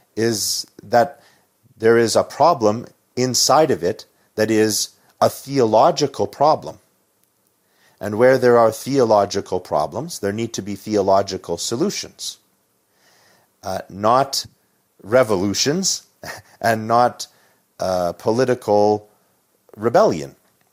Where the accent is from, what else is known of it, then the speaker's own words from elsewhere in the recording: Canada; And I think as a Canadian, if we are going to defend having the country that we have